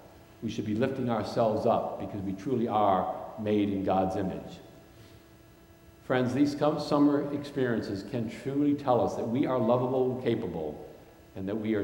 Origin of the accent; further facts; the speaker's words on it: Worcester, Massachusetts, United States; now in Connecticut, United States; I was not fortunate enough to grow up in Connecticut. I grew up in Worcester, Mass.